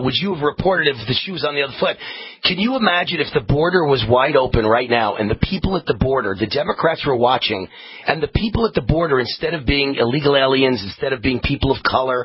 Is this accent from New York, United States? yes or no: yes; New York, United States; I grew up in New York. I grew up in a very mafia neighborhood, right?